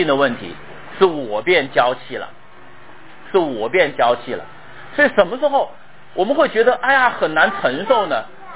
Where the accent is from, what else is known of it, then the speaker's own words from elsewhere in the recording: Wuhan, Hubei, China; 因为我就是武汉人，我就是从小在热的环境中长大的啊。